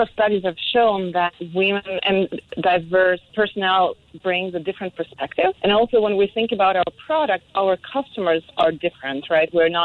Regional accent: Russia; moved away as an adult; now in United States; my background is actually Russian. I'm from Russia. I live right now in the United States.

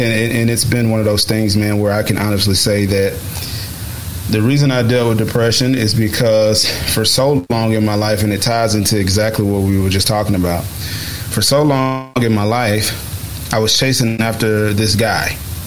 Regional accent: United States; I'm a black male, but I'm also an American male.

